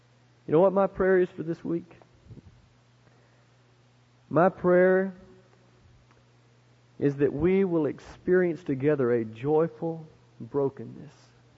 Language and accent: English; West Palm Beach, Florida, United States; I'm from West Palm Beach